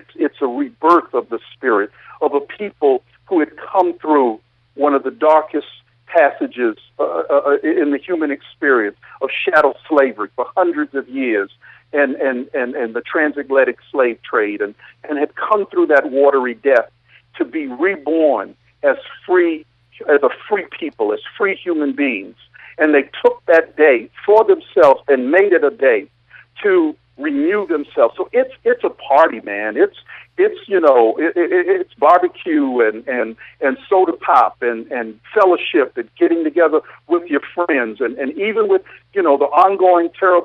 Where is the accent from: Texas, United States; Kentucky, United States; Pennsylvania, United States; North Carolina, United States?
Texas, United States; now in Massachusetts; So I'm from Texas, and I've been in Massachusetts